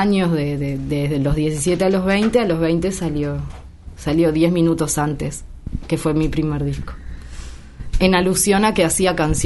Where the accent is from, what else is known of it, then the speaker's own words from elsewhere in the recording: Las Piedras, Canelones, Uruguay; yo soy de Las Piedras